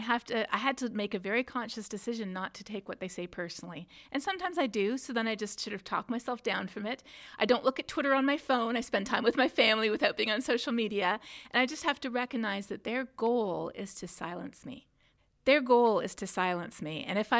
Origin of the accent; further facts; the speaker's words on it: Canada; now in United Kingdom; in my home country of Canada, and even here in the UK